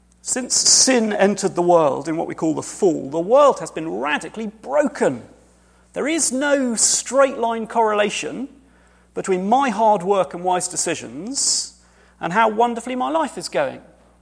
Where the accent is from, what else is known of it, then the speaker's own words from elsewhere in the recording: United Kingdom; As a British citizen, I can only be here because I am married